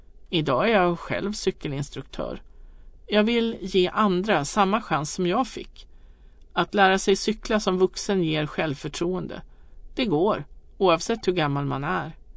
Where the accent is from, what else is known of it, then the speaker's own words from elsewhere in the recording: Côte d’Ivoire; now in Sweden; Jag kom till Sverige från Elfenbenskusten 2009. Jag tyckte det såg så märkligt ut när vuxna och inte bara barn cyklade här.